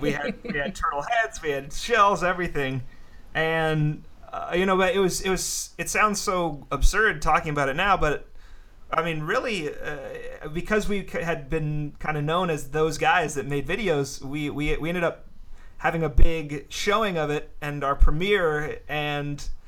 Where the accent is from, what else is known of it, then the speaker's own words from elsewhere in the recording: Kansas City, United States; I grew up in Kansas City. I lived on actually both sides of the state line at one point or another. We lived in Brookside, and then we moved out to the Overland Park area for high school.